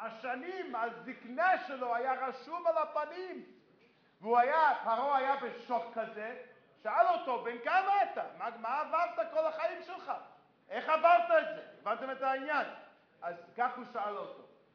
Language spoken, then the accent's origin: Hebrew; United States; לא יודע אם שמתם לב, אני בא מארצות הברית. שמתם לב?